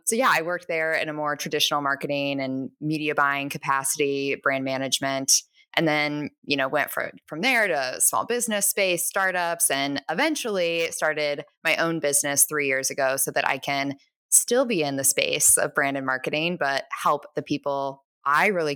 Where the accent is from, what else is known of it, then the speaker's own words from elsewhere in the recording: Ohio, United States; I'm from Ohio. I grew up in a relatively small town.